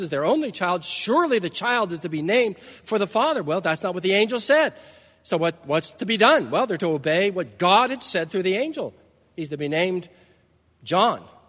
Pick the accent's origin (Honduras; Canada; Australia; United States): United States; California; I grew up in Southern California. It wasn't customary there at all.